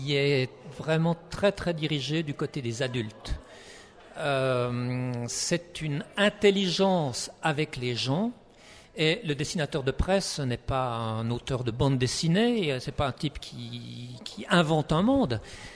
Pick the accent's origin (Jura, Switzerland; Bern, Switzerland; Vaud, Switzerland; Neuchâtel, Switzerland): Neuchâtel, Switzerland; La Chaux-de-Fonds; now in Geneva, Switzerland; Moi, je venais de La Chaux-de-Fonds ou La Chaux-de-Fonds petite ville.